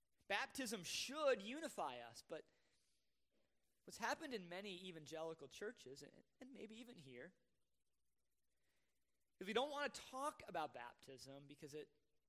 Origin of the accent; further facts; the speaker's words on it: Wisconsin, United States; I grew up in the Bluffs on the Mississippi River, north of La Crosse and Winona and that type of area.